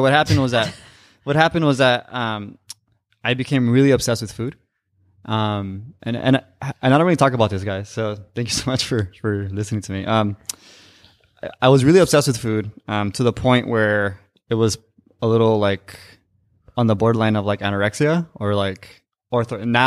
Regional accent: Los Angeles, California, United States; growing up in East LA and like poor

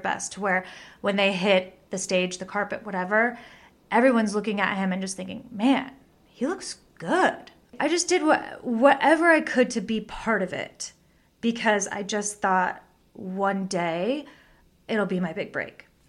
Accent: Bakersfield, California, United States; I grew up in Bakersfield, California. My family's all in agriculture

